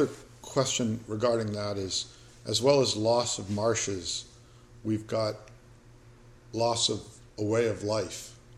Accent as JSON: {"language": "English", "region": "New England", "country": "United States", "tie": "born or raised there", "said": "when I think of a marsh growing up in New England, I think of a salt marsh"}